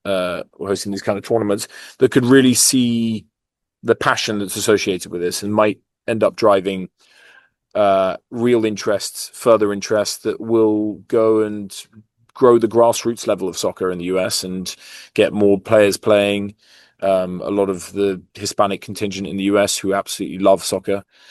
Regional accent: France; It's my hometown. It's France.

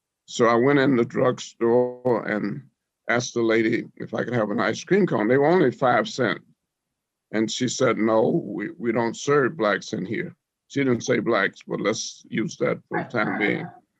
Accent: Alabama, United States; Well, I grew up in Alabama. Grew up on a 40-acre farm. I was in the middle of 9 children

